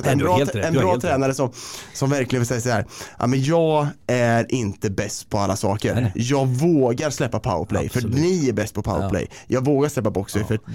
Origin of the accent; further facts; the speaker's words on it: Karlskoga, Örebro County, Sweden; den världen jag kommer ifrån, Karlskoga